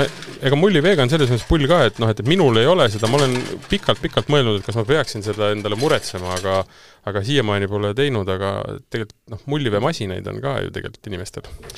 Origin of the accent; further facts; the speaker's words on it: Tartu, Tartu County, Estonia; no kuna ma olen ise Tartust pärit , eks ju , ja